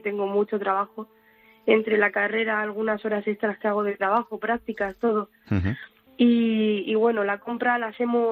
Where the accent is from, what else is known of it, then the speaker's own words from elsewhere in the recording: Murcia, Region of Murcia, Spain; Y la enseño recetas de mi tierra.